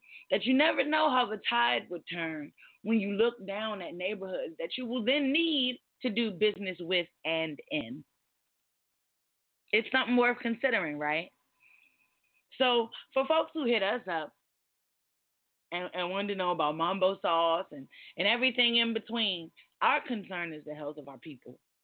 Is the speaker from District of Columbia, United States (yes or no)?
yes; Washington, District of Columbia, United States; I am from Ward 8, where the discussion of this hospital is